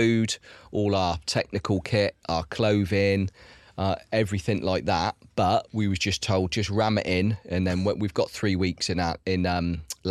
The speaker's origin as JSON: {"language": "English", "region": "England", "country": "United Kingdom", "tie": "born or raised there", "said": "I'm from the south coast of England, and a bit different to Johnny. I grew up on a council estate down on the south coast."}